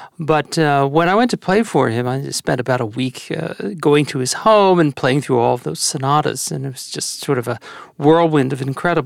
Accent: Baltimore, Maryland, United States; also born or lived in Bronx, United States; being an American, you know, growing up in the suburbs of Baltimore and living in places like the Bronx

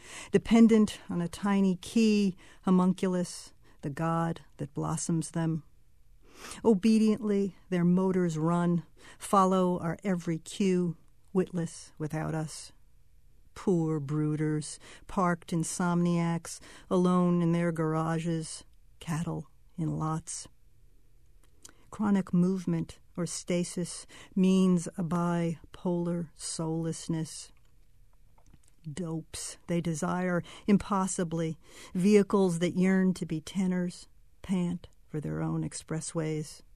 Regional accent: New Jersey, United States; Well, growing up in New Jersey in the mid-50s, early 60s, I was surrounded by cars. We lived in a tiny little enclave industrial suburb just outside of Newark

